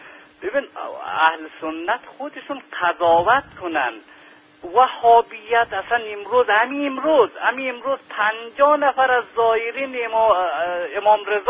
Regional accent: Afghanistan; منم افغانی هستم

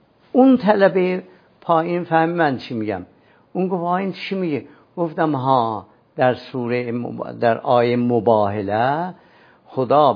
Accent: Iran; خیال میکرد من افغانستانیم. گفت من این انت، تو از کجایی؟ کسی که کم بیاره بحث رو عوض میکنه، یه بحث جدید میاره. به من گفت من این، از کجایی؟ گفتم من ایران.

